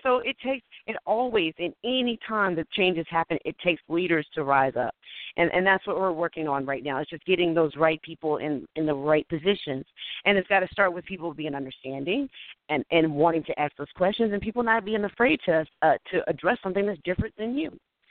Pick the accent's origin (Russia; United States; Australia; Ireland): United States; Texas; now in Virginia, United States; I live in Virginia. I'm from Texas.